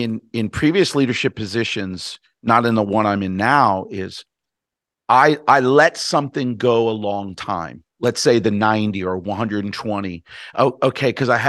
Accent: Brooklyn, New York, United States; now I'm from Brooklyn, so it could be, I don't want to come off crass

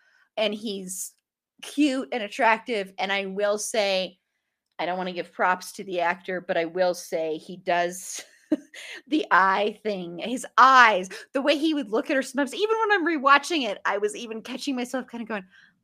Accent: Colorado, United States; Hey, we are both from Colorado.

